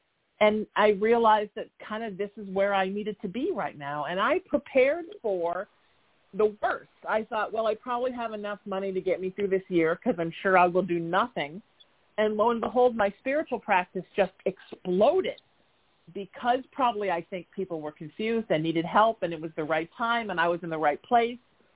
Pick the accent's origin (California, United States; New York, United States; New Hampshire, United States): California, United States; Huntington Beach; now in Los Angeles, United States; You know, I grew up in Huntington Beach, about an hour south of L.A. And I moved to Los Angeles after college